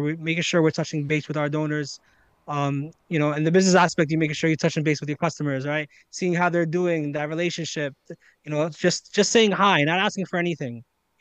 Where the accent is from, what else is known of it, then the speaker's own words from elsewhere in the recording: New York, United States; They liked that I was from New York.